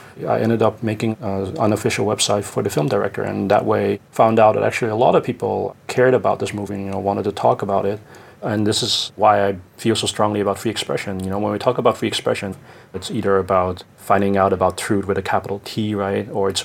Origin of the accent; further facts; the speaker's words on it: Amsterdam, North Holland, Netherlands; I grew up in Amsterdam, in Holland, as a son of two parents from Hong Kong. But I always had close ties to my family here and the culture here.